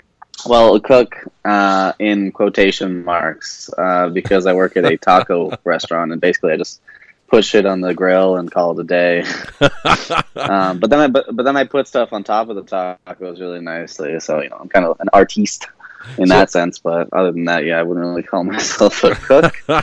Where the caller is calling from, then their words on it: Coquitlam, British Columbia, Canada; I'm calling from Coquitlam. Well, it's like I'm in like a weird like boundary of like Burnaby, Coquitlam, and like Port Moody.